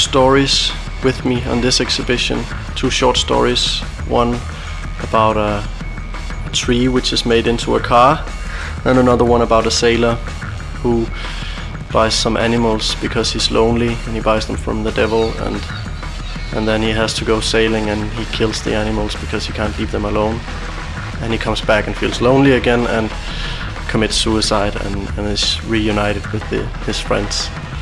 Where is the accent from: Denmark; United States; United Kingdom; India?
Denmark; Copenhagen, Capital Region; English is a second language; from Copenhagen in Denmark, and I'm visiting in Zrenjanin and other cities in Serbia this week